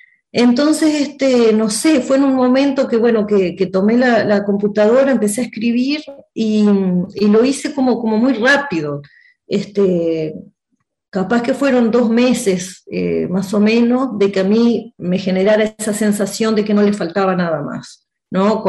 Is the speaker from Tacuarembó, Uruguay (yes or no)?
yes; Tambores, Tacuarembó, Uruguay; now in Tacuarembó, Uruguay; Yo soy de Tambores, que es un pueblito muy pequeño entre Tacuarembó y Paysandú. Ahí nací, tuve toda mi infancia, mi adolescencia. Ahora vivo en Tacuarembó, pero queda muy cerquita.